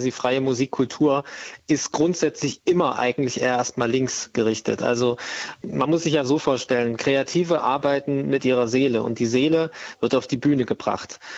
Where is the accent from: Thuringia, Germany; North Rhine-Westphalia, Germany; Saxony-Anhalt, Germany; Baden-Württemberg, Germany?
Thuringia, Germany; Erfurt; Und dann sagen wir mal aus Thüringen, also Erfurt.